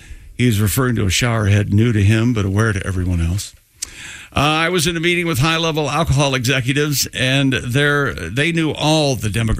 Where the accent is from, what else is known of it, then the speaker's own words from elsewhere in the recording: Saginaw, Michigan, United States; yes, I'm from Saginaw, Michigan.